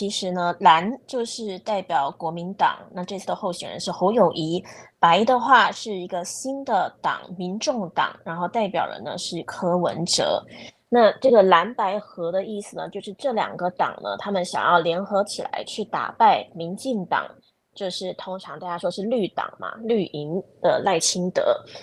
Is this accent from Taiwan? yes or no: yes; Taiwan; 那身为台湾人我也觉得是很搞笑的